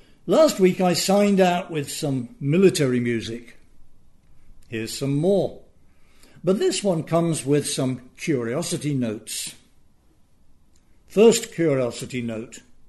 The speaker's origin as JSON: {"language": "English", "region": "England", "country": "United Kingdom", "tie": "born or raised there", "said": "I grew up in England hearing an urban legend"}